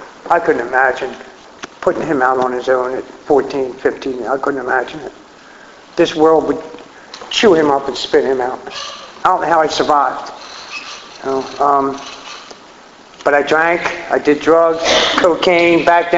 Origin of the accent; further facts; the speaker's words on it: Atlantic City, New Jersey, United States; Anyway, I grew up in New Jersey, in Atlantic City.